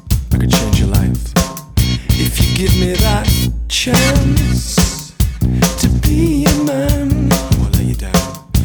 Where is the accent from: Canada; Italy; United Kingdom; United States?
United Kingdom; Billingham, North East England; Growing up in Billingham, used to put on our mum's records.